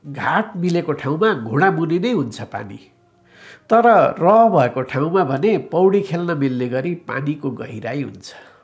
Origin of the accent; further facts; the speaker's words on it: Lumbini Province, Nepal; मेरो जन्मथलोबाट 9 किलोमिटर पूर्वको त्यो दरबारलाई बायाँ पारेर मेरो जिल्लाको सदरमुकाम तौलिहवा जाने गर्छु म।